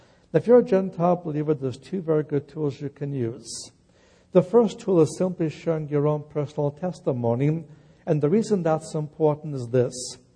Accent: Brooklyn, New York, United States; So I grew up in the Jewish neighborhood in New York, the Brooklyn section of New York.

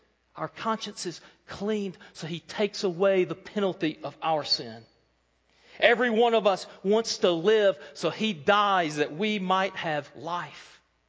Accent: Georgia, United States; Where I grew up outside of Atlanta, our county was clearly divided into two sections.

